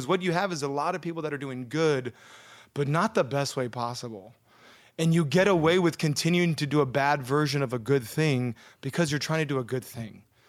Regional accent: Hawaii, United States; I mean, we grew up in Hawaii.

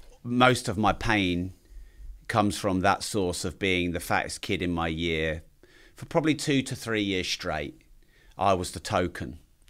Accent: East of England, United Kingdom; Growing up wasn't really something I did anywhere for any length of time because Dad kept moving us around the place. So my dad's always owned pubs, bars, hotels, the odd little club. And so we always moved around Cambridgesh

